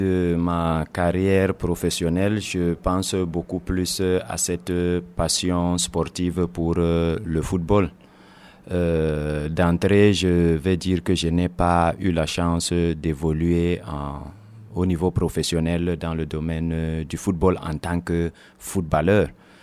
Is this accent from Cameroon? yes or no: yes; Maroua, Far North, Cameroon; à ma sortie, je suis revenu directement à ma région d'origine. Je suis revenu à Maroua